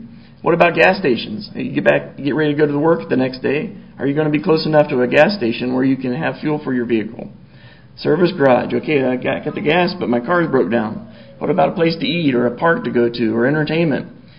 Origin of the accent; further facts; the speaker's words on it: Colorado, United States; born there; I love Colorado. I was born in Colorado. Someday I'd like to be back in Colorado.